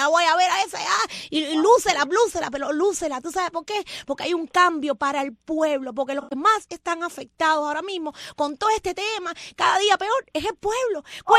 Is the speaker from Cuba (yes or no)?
yes; Cuba; moved away as an adult; now in Miami, United States; de Cuba, un pueblito boyo manso, cubana igual, balsera, que llegué aquí hace 23 años